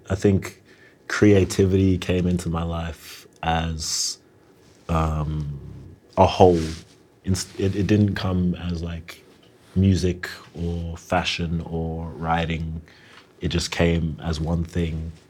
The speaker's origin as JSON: {"language": "English", "town": "Canberra", "region": "Australian Capital Territory", "country": "Australia", "tie": "born or raised there", "said": "But yeah, growing up in Canberra, quiet."}